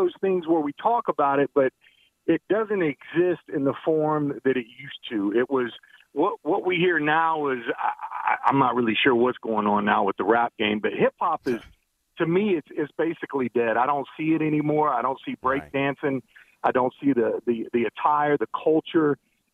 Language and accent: English; the South, United States; I grew up, you know, here in the South, but, you know, it was